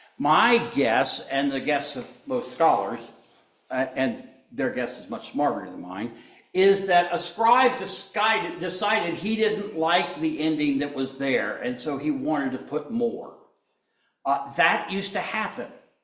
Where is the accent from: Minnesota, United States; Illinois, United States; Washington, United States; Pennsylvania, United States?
Illinois, United States; Chicago; No, I'm not. I'm from Chicago. I just speak funny.